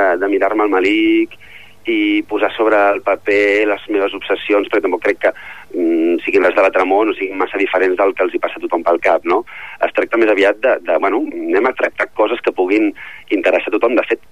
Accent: Ripollet, Catalonia, Spain; del que sempre explico que sóc de Ripollet

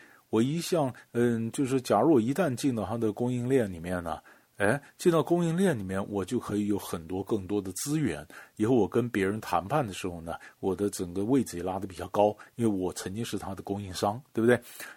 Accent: China; 我们中国人讲不怕官只怕管嘛。

